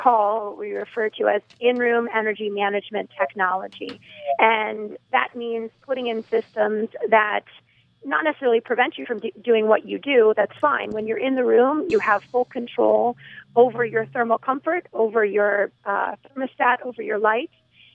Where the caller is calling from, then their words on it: New York City, New York, United States; Actually, I'm calling in from New York City today, so it is It is actually a balmy 55 outside.